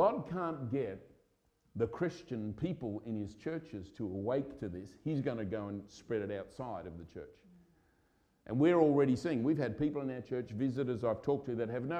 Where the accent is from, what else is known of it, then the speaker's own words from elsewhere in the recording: Australia; now in United Kingdom; I remember as an Australian thinking, what the heck is that? Where's SW7?